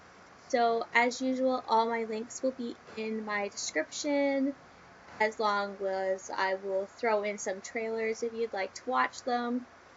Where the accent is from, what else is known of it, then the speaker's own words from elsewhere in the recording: Port Hope, Ontario, Canada; who actually won tickets to a private screening in my hometown of Port Hope.